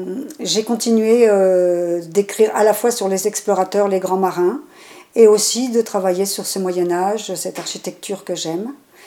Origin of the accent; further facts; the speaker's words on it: Normandy, France; now in Albi, France; Je suis née en Normandie, en Haute-Normandie, au ras des falaises. Et donc, mon enfance a été vraiment tournée vers la mer. Et puis, depuis 2006, j'habite à Albi et je suis ravie de vivre maintenant dans cette Occitanie